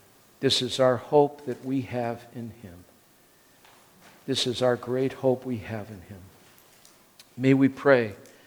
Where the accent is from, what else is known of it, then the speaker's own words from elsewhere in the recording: Wheaton, Illinois, United States; Growing up in Wheaton, I grew up thinking if I didn't dance and didn't drink and didn't smoke and didn't play cards and didn't go to movies that I had reached this pinnacle of holiness